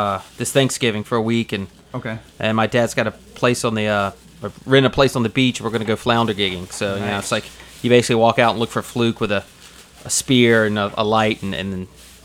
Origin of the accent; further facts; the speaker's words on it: Florida, United States; And I grew up in on the Gulf of Mexico in Florida, and down there you eat mullet, and I like mullet.